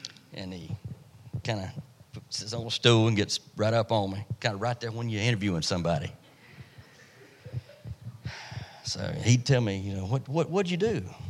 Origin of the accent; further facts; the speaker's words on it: Spartanburg, South Carolina, United States; I said, I don't know where I'm at in North Carolina. I'm from Spartanburg.